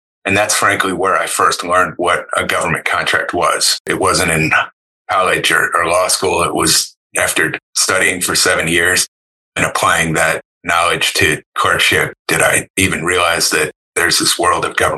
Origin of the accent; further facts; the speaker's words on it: Florida, United States; moved away as an adult; I grew up in South Florida. I decided to move away for college.